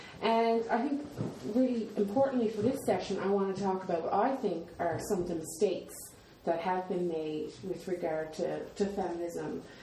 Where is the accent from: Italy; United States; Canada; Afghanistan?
Canada; moved away as an adult; I'm from Canada. I've been living here for 6 years or so